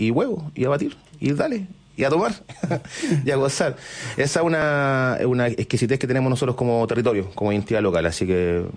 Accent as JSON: {"language": "Spanish", "town": "Concepción", "region": "Biobío", "country": "Chile", "said": "yo soy de Concepción"}